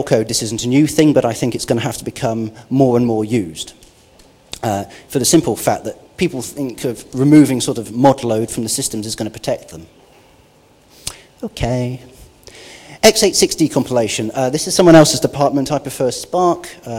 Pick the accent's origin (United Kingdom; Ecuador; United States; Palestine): United Kingdom; Well, I'm a Brit